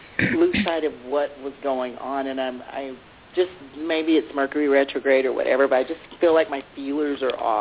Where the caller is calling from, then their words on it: Texas, United States; I'm in Texas.